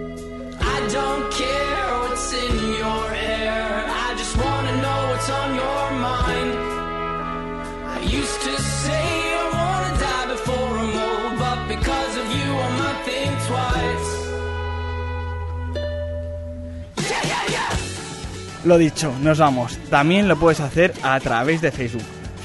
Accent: Valencia, Valencian Community, Spain; yo soy de Valencia y nos fuimos hasta Bilbao a vivir la experiencia

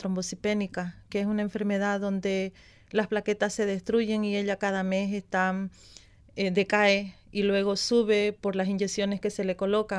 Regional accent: Camiri, Santa Cruz, Bolivia; moved away as an adult; volver a mi país, especialmente a Camiri, a mi tierra, donde he dejado y están mis padres y están mis hermanos y están mis hijas

